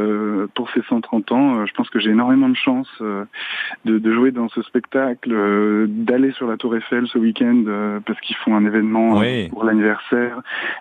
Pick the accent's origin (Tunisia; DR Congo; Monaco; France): France; Paris, Île-de-France; pour moi, en tant que Parisien